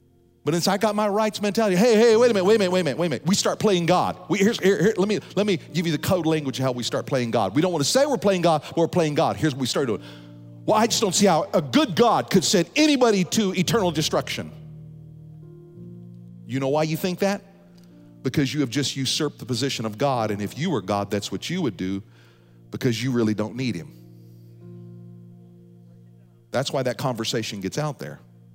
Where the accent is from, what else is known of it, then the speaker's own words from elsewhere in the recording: United States; That somehow I deserve this because I'm an American.